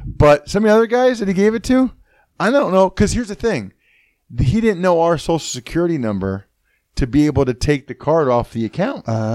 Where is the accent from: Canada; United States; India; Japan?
United States; Pennsylvania; because I'm from Pennsylvania. I want to live in Pennsylvania.